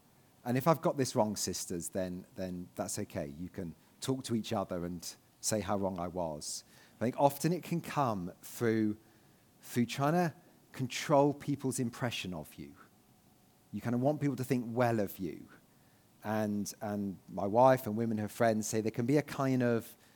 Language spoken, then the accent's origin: English; United Kingdom; I'm aware I'm only one of those, and I'm also a British one of those, and things are slightly different.